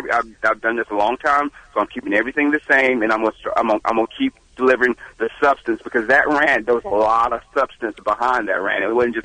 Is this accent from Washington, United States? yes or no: no; South Carolina, United States; Now, I'm from South Carolina, so I'm a child of America's team.